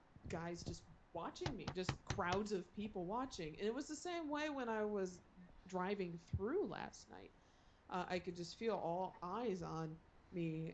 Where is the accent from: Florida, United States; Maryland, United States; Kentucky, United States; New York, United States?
Maryland, United States; And I just automatically answered, Maryland.